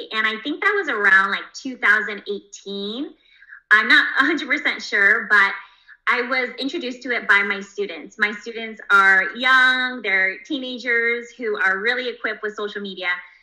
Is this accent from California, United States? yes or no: yes; California, United States; I'm from the Bay Area in California, and I am a figure skating professional.